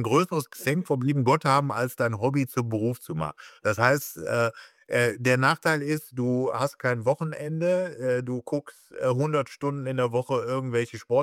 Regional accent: Brauweiler, North Rhine-Westphalia, Germany; der kommt aus unserem Dorf Brauweiler bei Pulheim

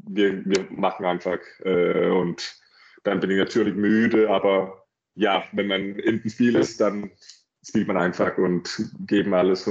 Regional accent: Denmark; German is a second language; now in Germany; mein Freund aus Dänemark auch nicht so weit weg ist. Ich glaube, mein Heimat ist 1,5 Stunden weg von Flensburg.

